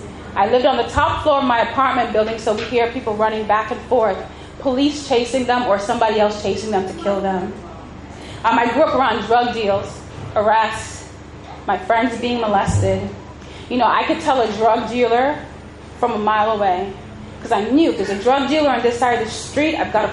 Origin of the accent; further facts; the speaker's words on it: New York City, New York, United States; See, I grew up in New York City, you know what I'm saying?